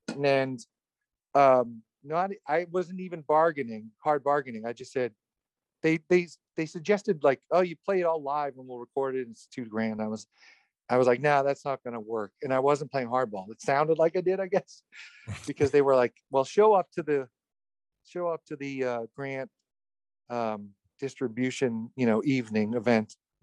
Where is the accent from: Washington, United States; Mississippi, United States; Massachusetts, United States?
Massachusetts, United States; Dedham; I think I'm from Dedham, Massachusetts.